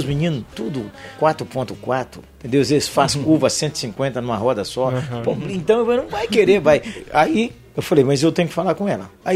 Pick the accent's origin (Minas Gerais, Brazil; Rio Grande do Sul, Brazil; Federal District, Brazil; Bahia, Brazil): Minas Gerais, Brazil; Janaúba; born there; 87 anos, nasci em Janaúba, sertão de Minas.